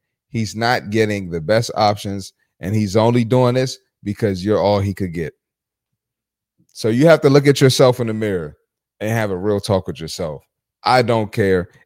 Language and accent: English; Philadelphia, Pennsylvania, United States; I'm from South Philly. We ain't on that.